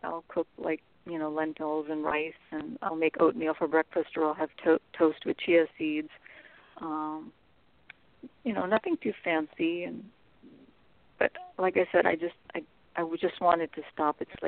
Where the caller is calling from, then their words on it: California, United States; California.